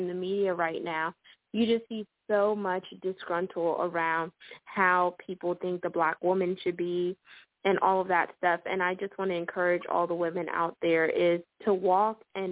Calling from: Houston, Texas, United States; I'm calling in from Houston, Texas

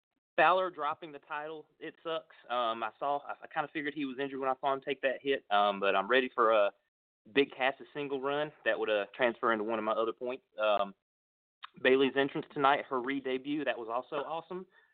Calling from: Charlotte, North Carolina, United States; from Charlotte, North Carolina, one of two states which rhymes with Regina.

